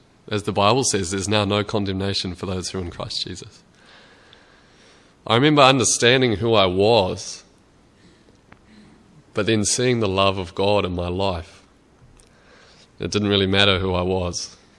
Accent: Australia; I grew up in Australia, so that's kind of part of it.

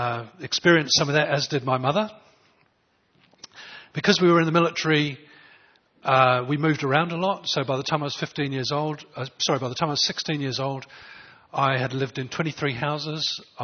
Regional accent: England, United Kingdom; born there; I was born in England, 1953, you can work that out. I was born into a military family

